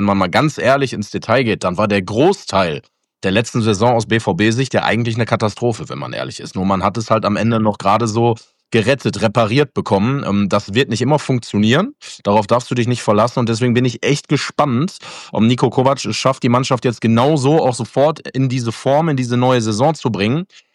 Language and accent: German; Essen, North Rhine-Westphalia, Germany; bei uns in der Familie ist es tatsächlich so, wir kommen alle aus Essen